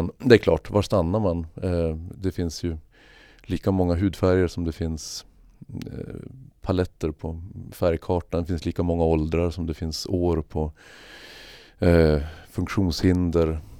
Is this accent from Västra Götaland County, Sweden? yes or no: no; Norrbotten County, Sweden; Jag är ju född och uppvuxen i Norrbotten